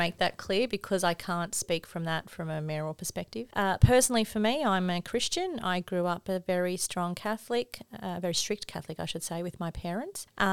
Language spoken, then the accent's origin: English; New South Wales, Australia; I never thought, growing up in the Hawkesbury, knowing so many people, living here, I would have that small posse of people who just hate you.